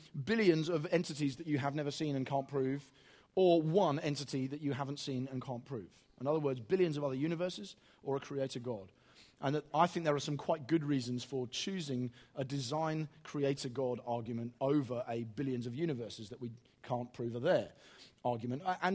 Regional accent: Eastbourne, South East England, United Kingdom; I'm from Eastbourne. We have rolling hills and nothing but cricket matches from as far as the eye can see.

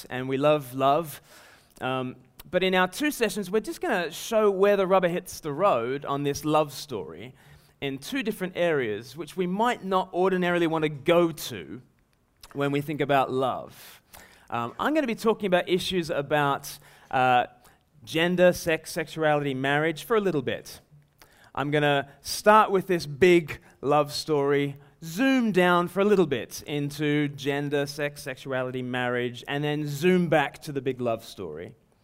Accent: Eastbourne, South East England, United Kingdom; I'm from Eastbourne, so everyone's Christians for hundreds of years.

